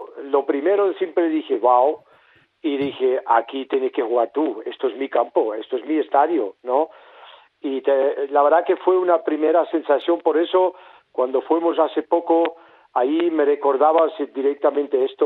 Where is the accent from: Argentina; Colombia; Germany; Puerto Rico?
Germany; Spanish is a second language; moved away as an adult; now in Barcelona, Spain; cuando yo llegué a Barcelona con 20 años, muy joven, yo vengo de Alemania